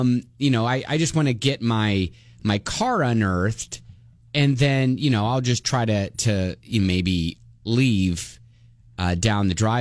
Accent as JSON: {"language": "English", "town": "Columbus", "region": "Ohio", "country": "United States", "said": "And yeah, so I'll be rooting on Ohio State. I'm from Columbus, so that's kind of what we have to do."}